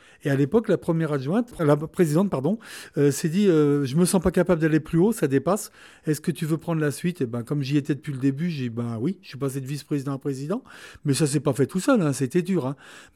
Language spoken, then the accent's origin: French; West, France; Nous, on vient de l'ouest de la France, on a un côté festif et du nord